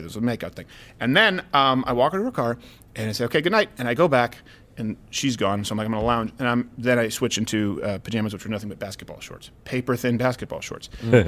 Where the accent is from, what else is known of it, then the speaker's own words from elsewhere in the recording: Montreal, Quebec, Canada; I grew up in Montreal, and our school did not have a lot of black kids.